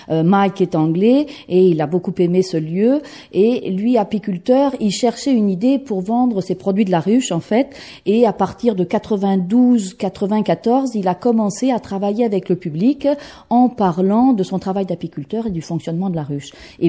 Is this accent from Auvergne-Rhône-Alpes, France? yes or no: no; Normandy, France; born there; Je suis née en Normandie, dans la campagne, on va dire, dans une ferme